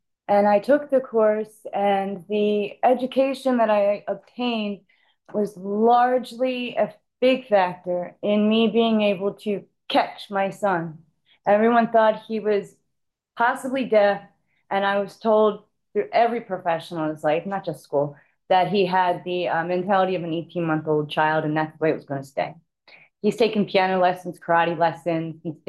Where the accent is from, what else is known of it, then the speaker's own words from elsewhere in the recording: Middletown, United States; I'm from Middletown. I am a severely disabled mother of a severely autistic son.